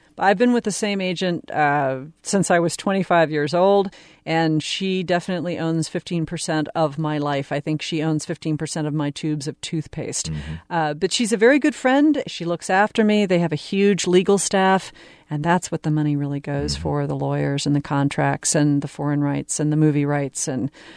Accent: Nashville, Tennessee, United States; no, I grew up in Nashville.

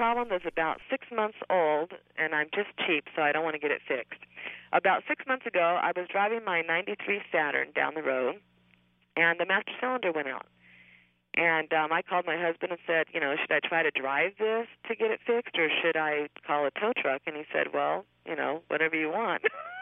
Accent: Phoenix, Arizona, United States

